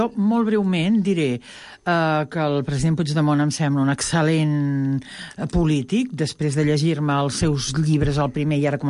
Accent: Mataró, Catalonia, Spain; Per exemple, a Mataró, jo vinc de Mataró

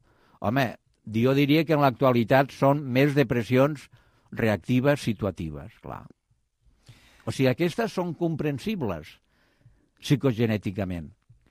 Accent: Reus, Catalonia, Spain; Jo sóc fill de Reus

